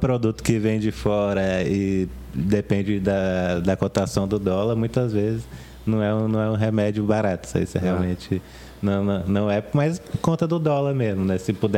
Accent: Goiás, Brazil; Eu sou goiano, né?

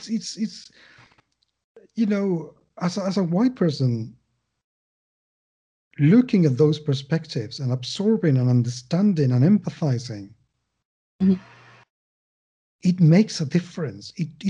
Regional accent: Spain; English is a second language; because I am not American. I am European Spanish.

